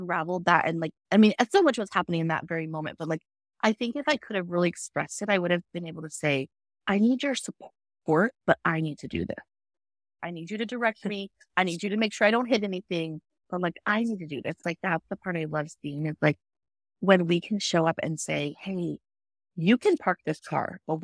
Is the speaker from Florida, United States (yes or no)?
no; California, United States; I'm from California, I don't drive in the snow, right?